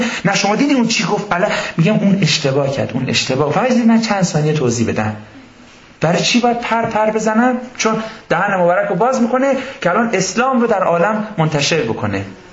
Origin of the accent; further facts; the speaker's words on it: Mashhad, Razavi Khorasan, Iran; من اهل مشهدم